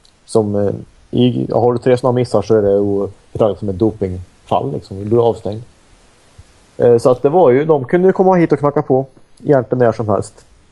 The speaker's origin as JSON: {"language": "Swedish", "town": "Forshaga", "region": "Värmland", "country": "Sweden", "tie": "born or raised there", "said": "Och så hade vi det i Forsara där jag växte upp."}